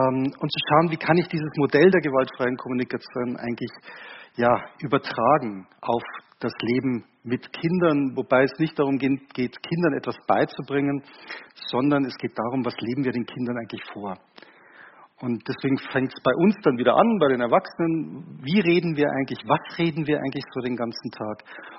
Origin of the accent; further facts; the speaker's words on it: Munich, Bavaria, Germany; Ja, ich komme aus München, aus der Nähe von München.